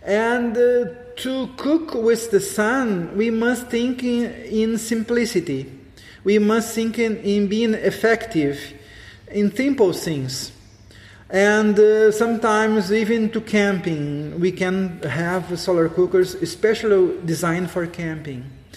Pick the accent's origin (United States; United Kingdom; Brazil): Brazil; South Region; born there; English is a second language; But unfortunately, I was born in South Brazil. But even in South Brazil, I have our summer is so hot.